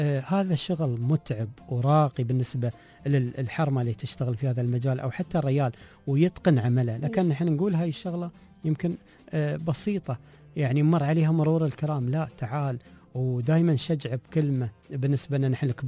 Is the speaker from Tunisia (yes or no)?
no; United Arab Emirates